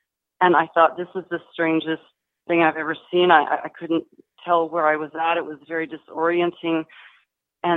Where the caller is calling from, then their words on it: Austin, Texas, United States; I'm calling from Austin, Texas.